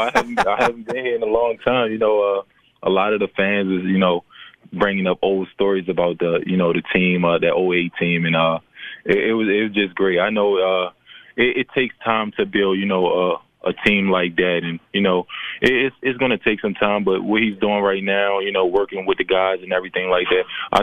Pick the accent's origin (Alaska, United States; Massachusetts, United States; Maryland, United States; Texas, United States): Maryland, United States; Baltimore; I'm from Baltimore.